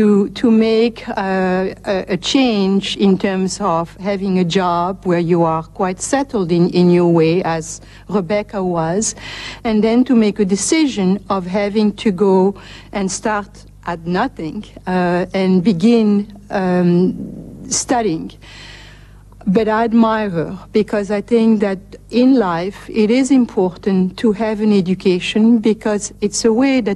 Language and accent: English; DR Congo; moved away as an adult; also born or lived in Belgium; I was born in Belgium. I'm from Russian descent. I was brought up for 10 years, the part of my childhood and adolescence in Zaire, which at the time was Belgian Congo. And when I was 21, I came in this country with my parents and my sister.